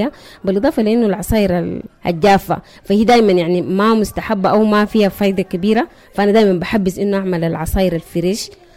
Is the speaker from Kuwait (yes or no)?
no; Sudan; يعني حاجة ما معهودة عندنا هنا, ما معهودة عندنا في السودان